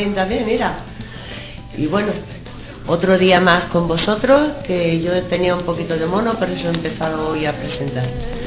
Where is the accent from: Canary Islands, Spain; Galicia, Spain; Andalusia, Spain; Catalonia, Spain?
Andalusia, Spain; now in Parla, Spain; porque yo soy andaluza, aunque llevo mucho tiempo viviendo aquí en Parla